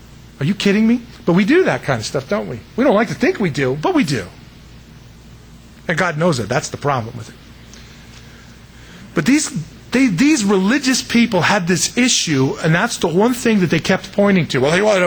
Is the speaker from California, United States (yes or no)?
yes; San Diego, California, United States; also born or lived in Denver; I was born in Denver, believe it or not. And I grew up in San Diego, which is where dude keeps coming from out of my mouth. Because that's where I grew up. I spent most of my life there.